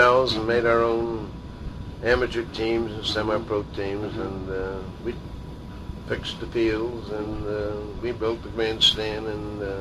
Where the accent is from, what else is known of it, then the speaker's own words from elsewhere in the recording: Midland Park, New Jersey, United States; Well, I was born in Prospect Park, New Jersey, a suburb of Patterson, and raised in a small town close by Midland Park, New Jersey.